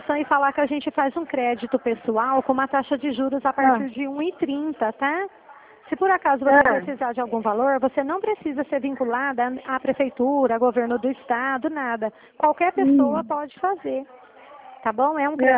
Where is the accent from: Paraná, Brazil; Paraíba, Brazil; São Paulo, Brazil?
São Paulo, Brazil; Dracena; Eu sou daqui de Dracena mesmo.